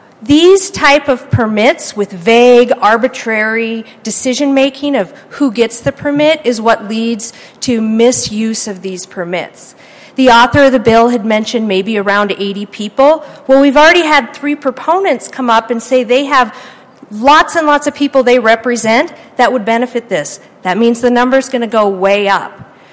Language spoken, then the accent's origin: English; Montana, United States; I am a physician in Lewistown, Montana, born and raised in Montana, practiced my entire career here